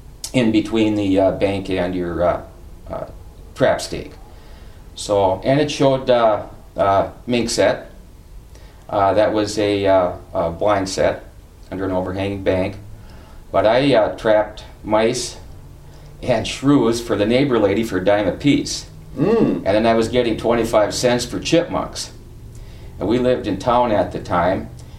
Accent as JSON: {"language": "English", "town": "Deer River", "region": "Minnesota", "country": "United States", "said": "I'm from Deer River, Minnesota, which is pretty much central part of the state, about exactly 100 miles south of the Canadian border."}